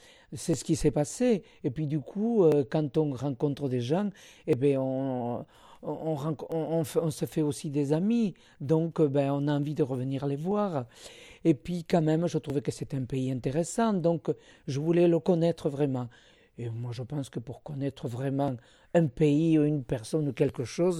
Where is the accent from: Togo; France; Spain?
Spain; Alors, je suis espagnole.